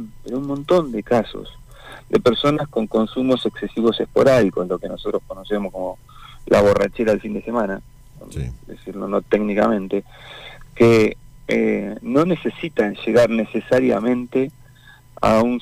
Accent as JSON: {"language": "Spanish", "region": "Neuquén", "country": "Argentina", "tie": "born or raised there", "said": "Pero soy neuquino, nací acá."}